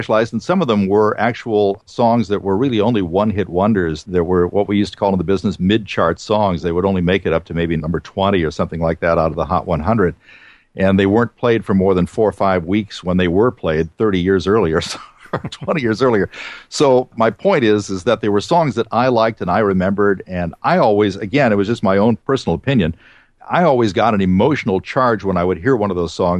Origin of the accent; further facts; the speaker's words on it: Cleveland, Ohio, United States; there was a DJ who I greatly admired growing up in Cleveland.